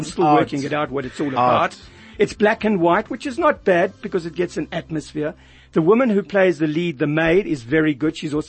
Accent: South Africa; As a South African, you've got to understand the dynamics of the American political scene.

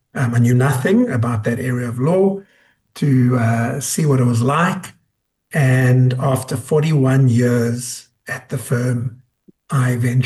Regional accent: Vanderbijlpark, Gauteng, South Africa; also born or lived in Johannesburg; So I was born in Vanderbijl Park, Vereeniging, and grew up there, and then moved to Johannesburg to start high school.

